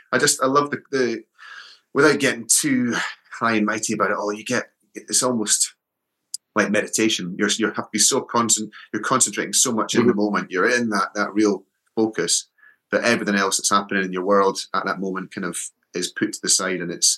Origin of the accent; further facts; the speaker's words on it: Scotland, United Kingdom; as a Scot, you know, when I was growing up